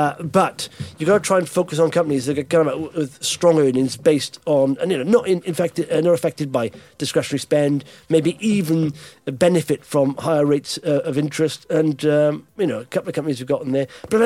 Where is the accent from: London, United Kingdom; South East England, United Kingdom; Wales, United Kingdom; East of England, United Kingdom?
Wales, United Kingdom; Blackwood; no, not one in Blackwood, my hometown.